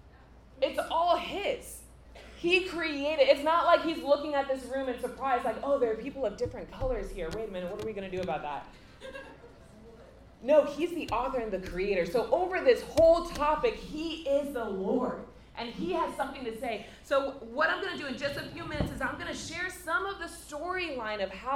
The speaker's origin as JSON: {"language": "English", "region": "Virginia", "country": "United States", "said": "I'm from Virginia. Anybody from the DMV, Virginia area? Let's go. Virginia is the best."}